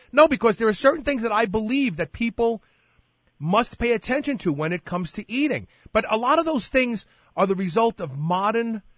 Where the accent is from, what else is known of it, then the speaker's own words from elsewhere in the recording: New York, United States; I grew up in New York, and when I was in Manhattan and I was walking